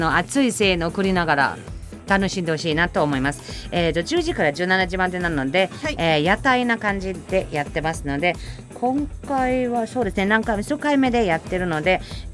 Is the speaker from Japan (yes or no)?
no; Germany; born there; Japanese is a second language; 私のドイツ生まれたところは、ワインが盛んだから、うん、今はワイン会、ワイン祭りが大変多いです。